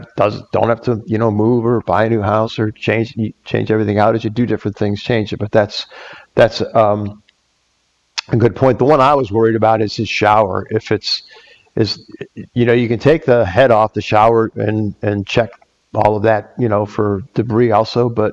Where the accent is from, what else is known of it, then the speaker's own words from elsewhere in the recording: Chicago, Illinois, United States; I came from Chicago, so I'm one of those damn Yankees.